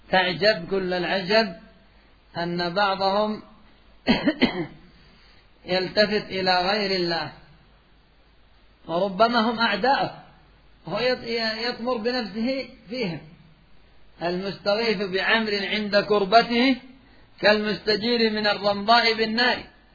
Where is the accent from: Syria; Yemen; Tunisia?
Yemen; حتى عندنا في اليمن